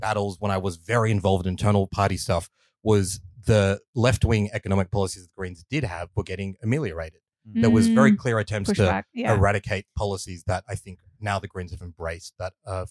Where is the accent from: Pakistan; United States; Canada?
Pakistan; half of it is like conservative Bengalis who did not like me because I'm Pakistani.